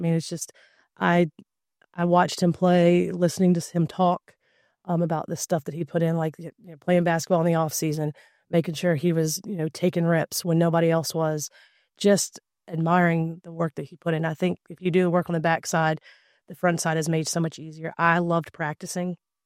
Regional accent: Colonial Heights, Virginia, United States; I grew up in Colonial Heights, where Johnny Oates was from. Well, he was from Prince George, but I went to school with his kids.

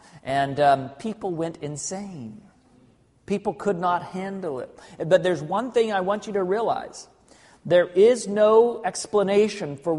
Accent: Arkansas, United States; also born or lived in Southern California; And even though I was born in Southern California, most of my life, I lived in Arkansas. And I thought Arkansas was just the prettiest place ever

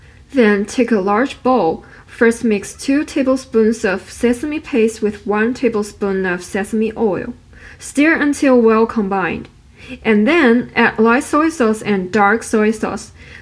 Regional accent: Wuhan, Hubei, China; English is a second language; In my hometown, Wuhan, hot and dry noodles have become a symbol of the city.

